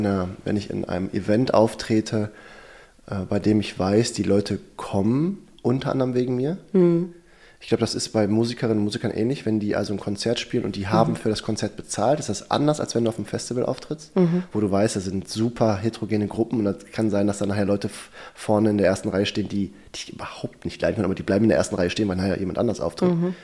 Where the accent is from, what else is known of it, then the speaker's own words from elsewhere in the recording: Herten, North Rhine-Westphalia, Germany; weil ich bin auf einem Hof groß geworden in Herten